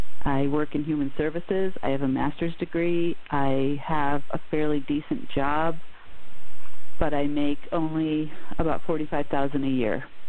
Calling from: Hancock, New Hampshire, United States; I'm calling from Hancock, New Hampshire.

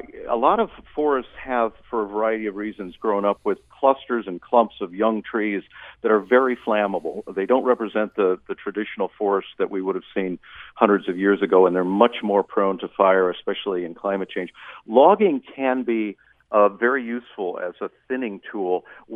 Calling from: Oregon, United States; I'm calling you from Oregon right now

